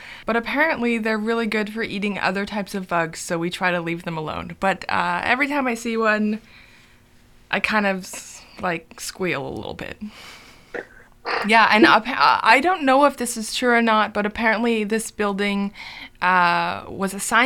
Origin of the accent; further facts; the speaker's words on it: Kingston, Ontario, Canada; I always feel like we're missing out in that capacity of being Canadian. We are a very institutionalized town.